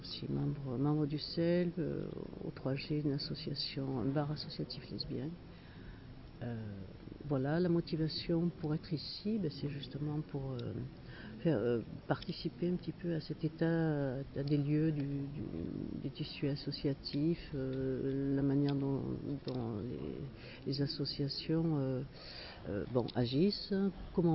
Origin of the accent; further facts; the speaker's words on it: Marseille, Provence-Alpes-Côte d'Azur, France; Je viens de Marseille.